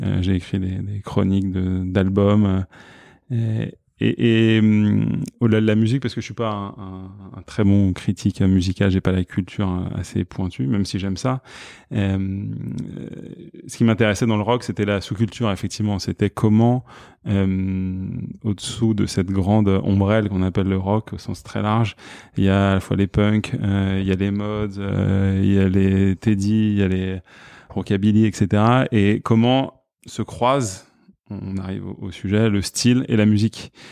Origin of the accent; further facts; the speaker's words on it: Rungis, Île-de-France, France; born there; je suis né à Rungis, donc en banlieue. J'appelle ça la banlieue molle en général, par opposition à la banlieue plus dure et par opposition aussi à Paris. Voilà, c'est cette espèce d'espace pavillonnaire